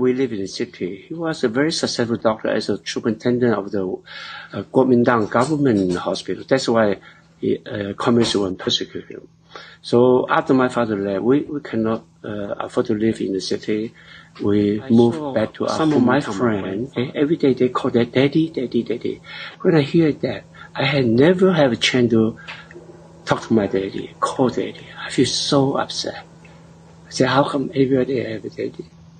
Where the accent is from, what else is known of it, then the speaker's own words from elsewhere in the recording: China; Okay, I grew up in China. My father was a doctor because of the government.